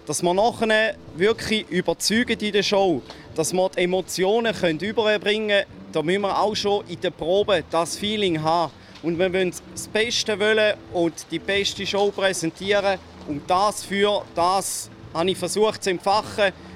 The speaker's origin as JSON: {"language": "German", "country": "Switzerland", "said": "wenn wir auftreten als stolze Schweizer Bürger, comme des citoyens fiers de notre pays"}